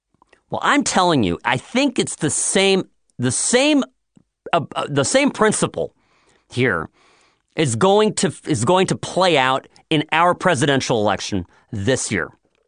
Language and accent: English; United Kingdom; I'm British, but he's a British guy.